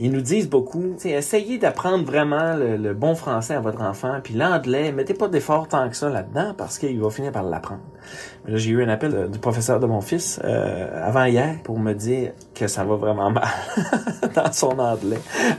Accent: Quebec, Canada; now in Manitoba, Canada; Je suis d'origine du Saguenay-Lac-Saint-Jean, qui est une région du Québec extrêmement francophone. Moi, je dis toujours que même mes profs d'anglais parlaient pas l'anglais vraiment là

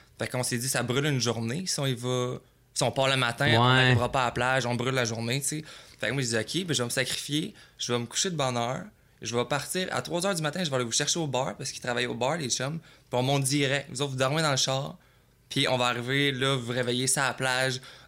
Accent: Trois-Rivières, Quebec, Canada; now in Montreal, Canada; Ouais, je viens de Trois-Rivières, puis je suis déménagé à Montréal pour aller étudier en design de mode à Marie-Victorin.

